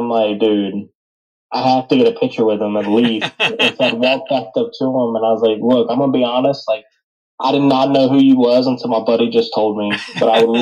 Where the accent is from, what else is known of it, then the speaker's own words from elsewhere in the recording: Lexington, North Carolina, United States; Yeah, so I grew up in Lexington, North Carolina. So I'm literally like right next to Welcome and Midway